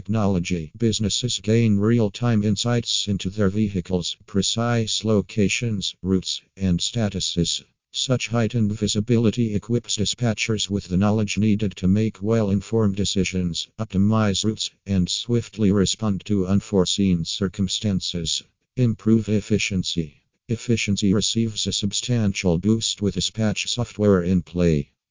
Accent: Pennsylvania, United States; from Pennsylvania and USA.

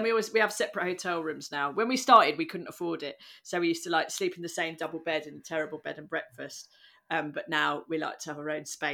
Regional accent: London, United Kingdom; And I'm from London

